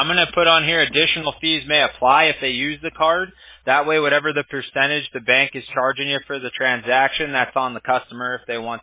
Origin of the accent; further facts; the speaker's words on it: Costa Mesa, California, United States; also born or lived in Big Bear, United States; I was raised going in Costa Mesa, actually, in California, and then also in Big Bear, California, in the mountains.